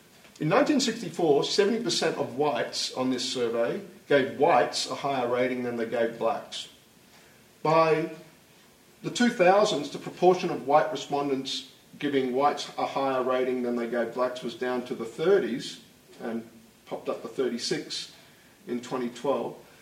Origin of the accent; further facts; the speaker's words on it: Australia; I remember, you know, I grew up in Australia